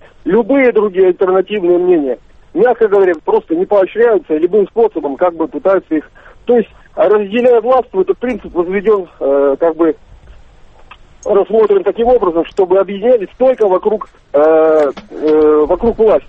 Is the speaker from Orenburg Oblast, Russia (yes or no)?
no; Magadan, Magadan Oblast, Russia; из Магадана.